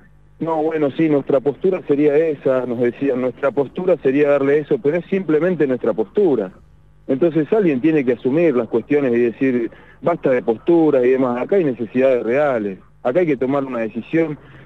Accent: Neuquén, Argentina; yo soy neuquino nativo de quinta generación

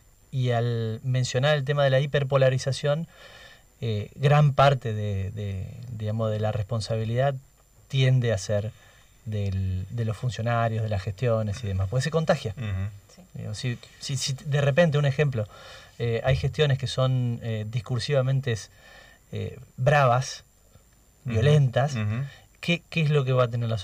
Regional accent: Argentina; como sociedad argentina.

